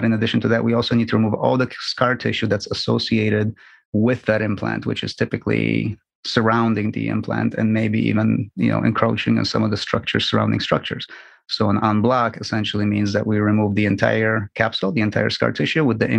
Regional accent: Chicago, Illinois, United States; also born or lived in Poland; Well, I was born in Poland and grew up in Chicago and trained in Chicago for the most part.

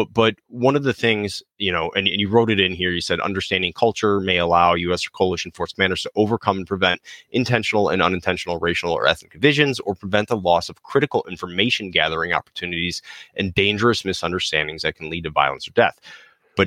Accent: Chicago, Illinois, United States; So I grew up in Chicago. I was used to Dunkin'. Well, there's no Dunkin' out by me here on the West Coast, or there's very few.

